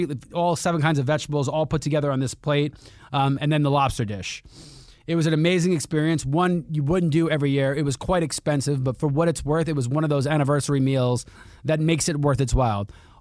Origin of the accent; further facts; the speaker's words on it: New York, United States; Being a New Yorker, I love my Chinese food.